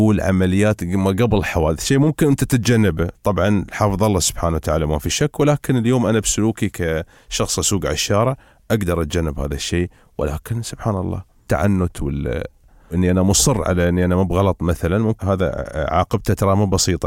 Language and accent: Arabic; United Arab Emirates; عندنا في الامارات